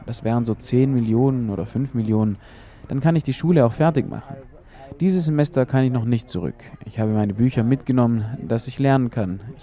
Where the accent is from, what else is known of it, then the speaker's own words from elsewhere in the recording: Savelugu, Northern Region, Ghana; Ich komme aus dem Norden, aus Savelugo. Ich bin 18 Jahre alt. Ich bin seit 3 Monaten hier